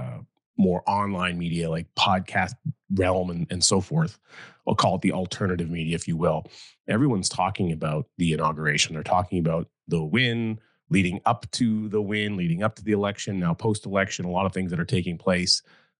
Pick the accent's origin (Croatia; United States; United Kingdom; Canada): Canada; Western Canada; Like, I'm Canadian. I can only vote in Canada, unfortunately.